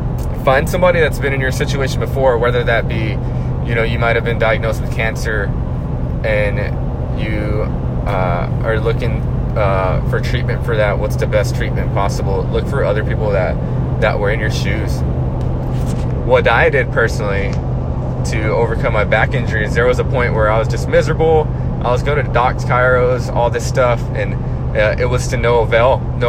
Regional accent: Waco, Texas, United States; now I'm traveling 3 hours back to my hometown of Waco. Awesome town, by the way.

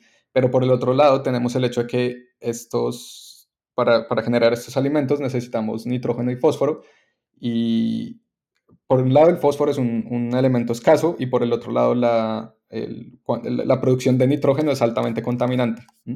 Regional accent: Colombia; also born or lived in Quito; Yo nací en Quito, en Ecuador, pero me crié en Colombia y mi familia es colombiana.

